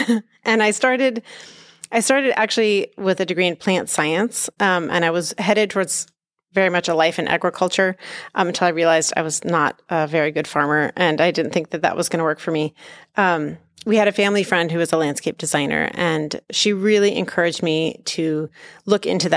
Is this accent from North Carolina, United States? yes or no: yes; North Carolina, United States; now in Minnesota, United States; I'm originally from North Carolina. I am not from Minnesota.